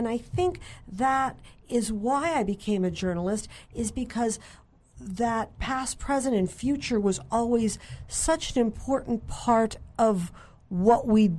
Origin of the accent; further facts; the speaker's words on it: Hollywood, California, United States; Because growing up in Hollywood, he would take me to this little bank on Hollywood Boulevard, and I looked forward to it.